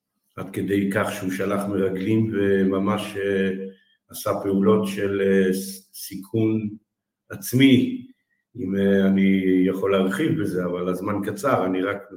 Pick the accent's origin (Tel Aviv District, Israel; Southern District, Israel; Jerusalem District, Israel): Jerusalem District, Israel; Jerusalem; ומצד אמא אני קשור לחסידות בובו, ואני פה, אני ילד ירושלמי, נולדתי בירושלים, החרדית, תלמיד ויז'ניץ